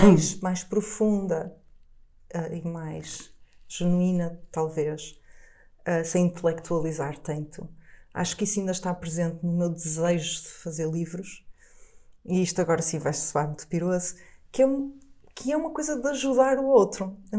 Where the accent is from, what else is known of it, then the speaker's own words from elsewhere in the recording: Porto, Portugal; also born or lived in Matosinhos; E eu cresci no Porto, numa época, nos anos 80, em Matosinhos e no Porto